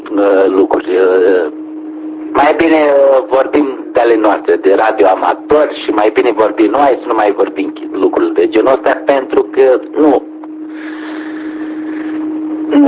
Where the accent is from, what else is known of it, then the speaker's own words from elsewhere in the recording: Romania; noi ca români trebuie să suportăm și să înghițim lucrurile care se întâmplă și vedem la televizor.